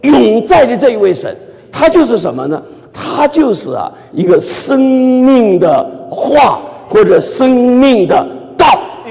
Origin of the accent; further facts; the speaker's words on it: Shanghai, China; 还有对我们上海人讲这个上海的馒头，其实就是包子嘛